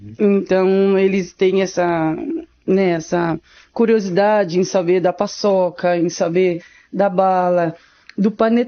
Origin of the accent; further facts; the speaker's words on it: Rio de Janeiro, Brazil; born there; also born or lived in São Paulo; como eu nasci, na verdade, no Rio de Janeiro, mas fui, minha mãe é carioca, mas eu fui morar para São Paulo.